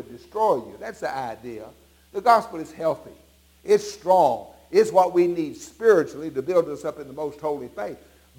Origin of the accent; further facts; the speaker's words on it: Arkansas, United States; I played that hog ball. We grew up in Arkansas.